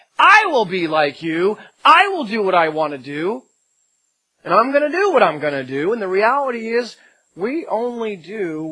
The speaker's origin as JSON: {"language": "English", "country": "United States", "said": "but you know, I'm American, so shorten everything as much as you can."}